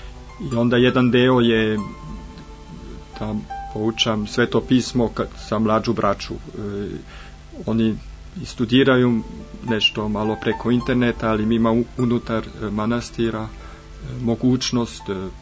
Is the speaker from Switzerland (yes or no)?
yes; Bern, Switzerland; Serbian is a second language; Ne, ja sam također rođen u Švajcarskoj. To je slučajno, brat Rože bio iz francuskog govornog područja, ja sam iz kantona Berna.